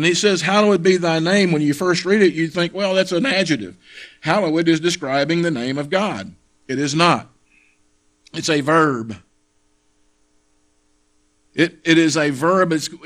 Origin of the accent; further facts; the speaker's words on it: United States; That's the way I grew up in America. That was the school system that I grew up in.